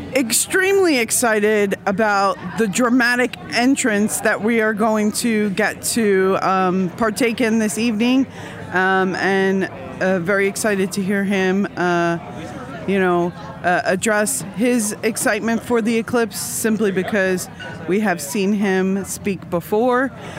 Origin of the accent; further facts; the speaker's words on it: Austin, Texas, United States; I'm from Austin, Texas.